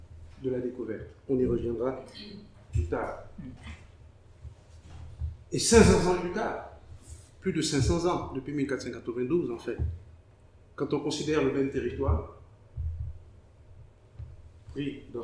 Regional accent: Haiti; quand on est haïtien, c'est tous les jours Vertière

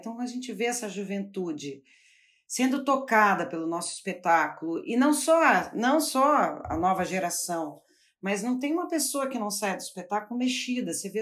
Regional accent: São Paulo, Brazil; Eu que sou de São Paulo, sempre tive orgulho do Nordeste

